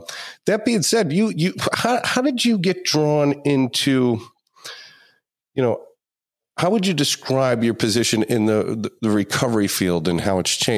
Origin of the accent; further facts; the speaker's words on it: Pennsylvania, United States; like you're in New England. I'm from Pennsylvania.